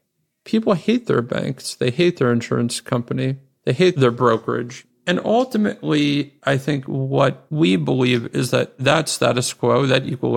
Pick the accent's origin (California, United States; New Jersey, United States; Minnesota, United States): New Jersey, United States; You know, where I grew up in New Jersey, a career in tech was not really a thing. If you were a smart Jewish kid from Central Jersey in the 90s, doctor or lawyer, those were the real options.